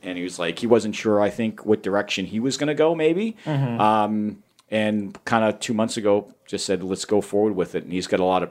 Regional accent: Quincy, Massachusetts, United States; Since you guys are Quincy guys, I grew up in Quincy.

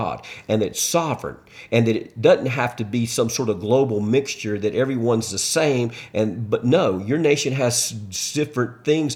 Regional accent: United States; It's not just about America, but I'm an American, so it's about, that's my nation.

